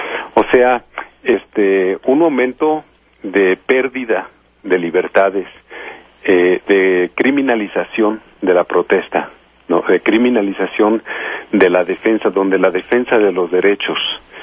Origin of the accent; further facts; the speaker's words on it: Mexico; qué podemos hacer nosotros todos como mexicanos para resistir este momento tan dramático que está viviendo el país